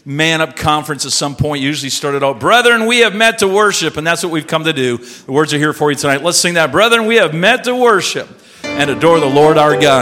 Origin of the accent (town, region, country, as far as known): Simcoe, Ontario, Canada; born or raised there